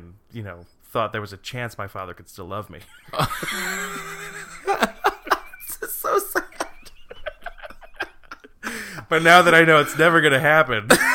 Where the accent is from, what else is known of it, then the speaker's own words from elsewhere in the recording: Oak Forest, Illinois, United States; Oh, I'm from Oak Forest, Illinois.